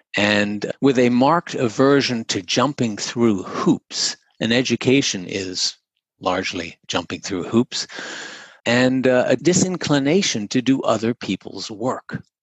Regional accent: England, United Kingdom; I grew up in England, through college in England, going to law school

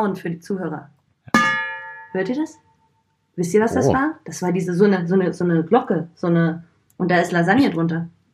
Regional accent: Bad Segeberg, Schleswig-Holstein, Germany; now in Cologne, Germany; Ich komme zwar aus Schleswig-Holstein, komme aus Bad Segeberg, aber für mich ist Köln absolut Heimat.

